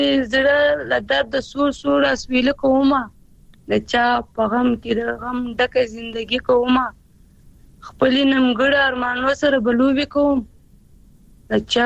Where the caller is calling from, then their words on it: Quetta, Balochistan, Pakistan; زکوټ نه بلوچستان